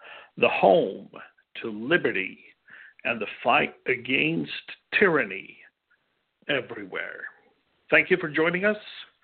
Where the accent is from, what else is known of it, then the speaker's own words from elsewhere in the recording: Sweden; moved away as an adult; I grew up in Sweden. I've seen the so-called soft version of socialism. I endured it. I hated it. I left it.